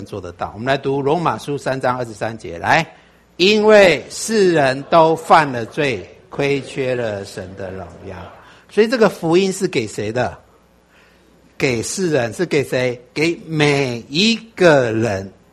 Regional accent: China; 我们中国人有一个宽广的心

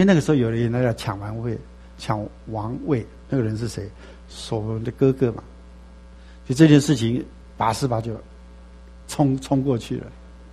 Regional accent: China; 所以我们中国人说受人点滴之恩要报之如什么？海深

